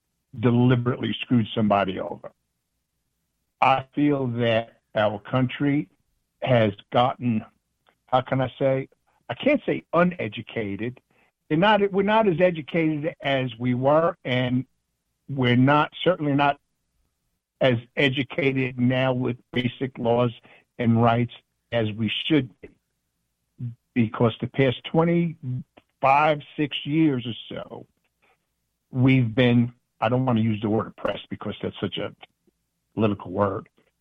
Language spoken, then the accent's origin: English; Brooklyn, New York, United States; also born or lived in West Islip; As you know, I grew up in Long Island in Brooklyn, and I spent, four or five years in Suffolk County and West Islip when I was married the first time.